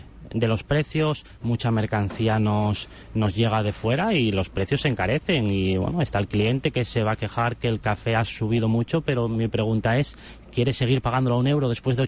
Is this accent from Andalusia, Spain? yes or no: no; Asturias, Spain; y desde Asturias, que soy asturiano, a Tenerife